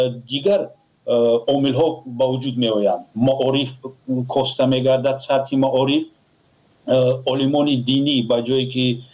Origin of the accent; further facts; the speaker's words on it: Tajikistan; یگان فیلم تاریخی که فخر کنند تاجیکان که ما تاجیک هستیم نداریم